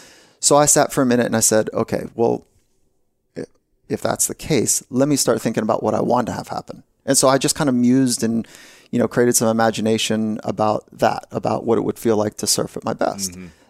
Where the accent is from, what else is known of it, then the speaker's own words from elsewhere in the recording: California, United States; I grew up here in California and my first sport was surfing.